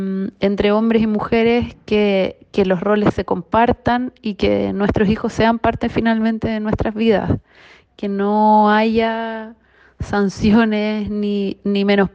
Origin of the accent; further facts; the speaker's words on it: Iquique, Tarapacá, Chile; Tengo 33 años y soy de Iquique